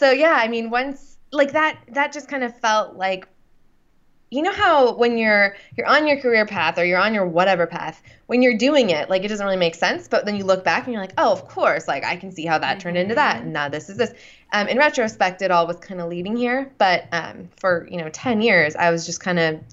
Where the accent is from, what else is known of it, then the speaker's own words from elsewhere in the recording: California, United States; I'm from California. I was in California.